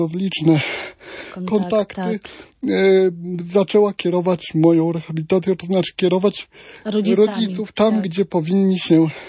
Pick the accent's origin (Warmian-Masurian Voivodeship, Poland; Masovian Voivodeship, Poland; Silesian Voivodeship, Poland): Warmian-Masurian Voivodeship, Poland; ja pochodzę z maleńkiej wsi pod Nowym Miastem Lubawskim, gdzie jest, jak ja to mówię, wszędzie daleko, 5 kilometrów do wszystkiego, do najbliższego kościoła, sklepu, etc.